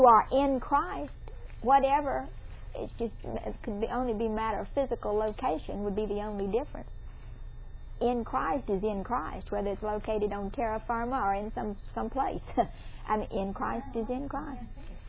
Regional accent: Mississippi, United States; I don't know about you, but I couldn't qualify. I'm from Mississippi.

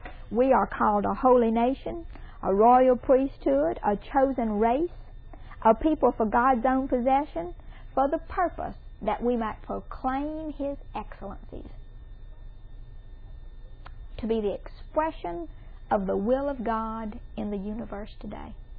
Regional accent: Mississippi, United States; I don't know about you, but I couldn't qualify. I'm from Mississippi.

